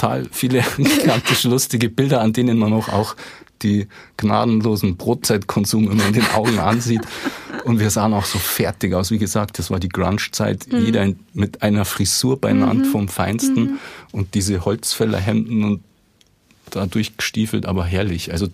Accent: Germany; wir sind ja aus Germany

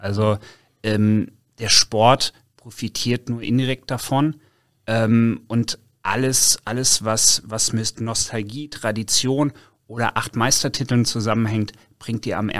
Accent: Hesse, Germany; born there; Also ich bin gebürtiger Nordhesse und in Nordhessen ist die Welt nicht so kölsch froh und glücklich wie man das hier hat.

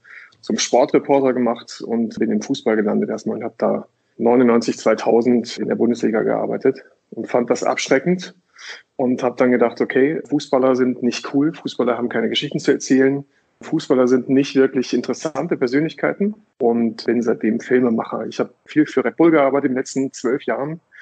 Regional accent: Datteln, North Rhine-Westphalia, Germany; Ich komme aus Datteln, so von Nordsee für das Ruhrgebiet.

